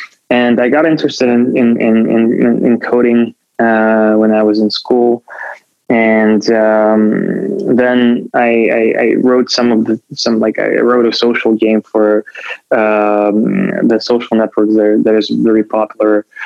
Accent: Moscow, Russia; No, I actually grew up in Moscow. I was my family comes from a very diverse background.

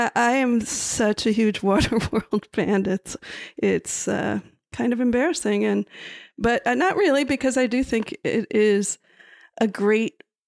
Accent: Miami, Florida, United States; Now, we are from Miami, Florida, so we're, you know, fans of the ocean and of big sailing boats and all that.

